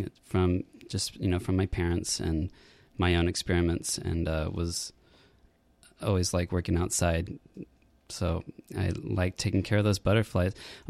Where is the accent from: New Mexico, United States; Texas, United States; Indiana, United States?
Texas, United States; San Antonio; I grew up in San Antonio, Texas